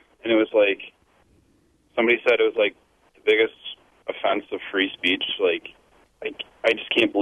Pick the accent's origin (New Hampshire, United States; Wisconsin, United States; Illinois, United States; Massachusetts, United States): Wisconsin, United States; Janesville; now in Appleton, United States; I guess Paul Ryan, he's from my hometown, Janesville.